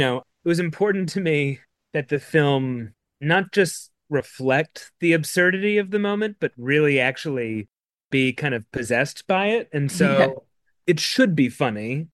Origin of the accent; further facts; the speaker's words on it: New Mexico, United States; But I grew up in New Mexico. I'm from New Mexico, and I always wanted to make a movie that was set there.